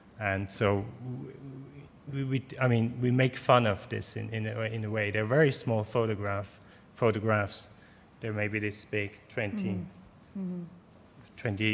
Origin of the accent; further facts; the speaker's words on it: Switzerland; I was coming from Switzerland over. I stayed a year in Montreal.